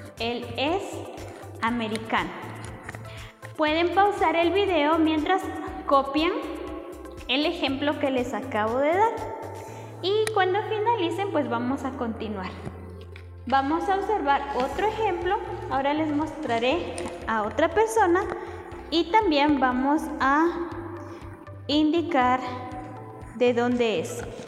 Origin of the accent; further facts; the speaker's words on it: Guatemala; en nuestro caso, que somos de Guatemala, nuestra nacionalidad es guatemaltecos.